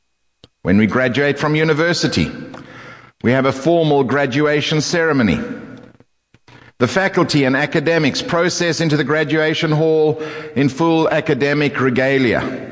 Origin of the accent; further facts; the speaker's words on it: South Africa; I was born and raised in South Africa. It is a country with a story that many are familiar with. And I am formed in part by that story. In that story, I am an English-speaking white man.